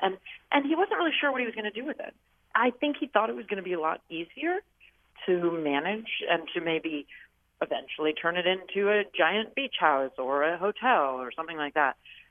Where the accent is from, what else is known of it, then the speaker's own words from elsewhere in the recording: California, United States; because I grew up in California and believe very deeply in public access to the beaches